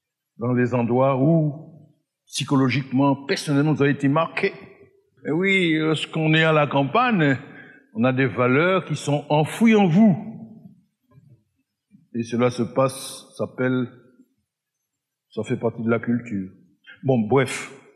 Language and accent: French; Martinique; Et chez nous, en Martinique, à la campagne, nous étions dans un petit lieu. Oh, j'étais heureux dans ma jeunesse, dans mon enfance, mais c'était à la campagne